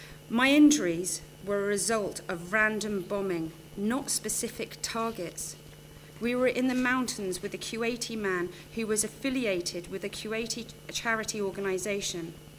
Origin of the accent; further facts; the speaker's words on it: Eastern Province, Saudi Arabia; From the east.